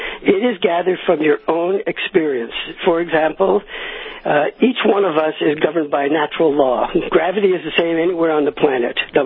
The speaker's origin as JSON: {"language": "English", "region": "New York", "country": "United States", "tie": "born or raised there"}